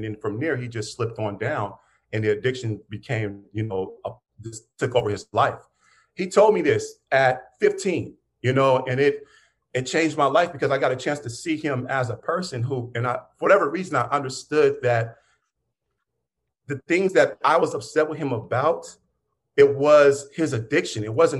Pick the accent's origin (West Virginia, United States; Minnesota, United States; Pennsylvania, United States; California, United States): Pennsylvania, United States; Pittsburgh; So I grew up in Pittsburgh.